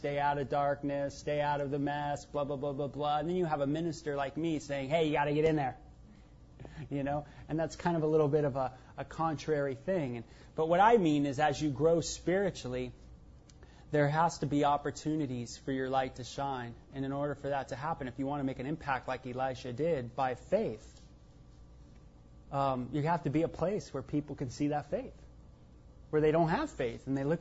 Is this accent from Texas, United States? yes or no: no; North Hollywood, California, United States; also born or lived in Encino; I was born in Encino. I was born in from North Hollywood. My parents lived on Sunset Boulevard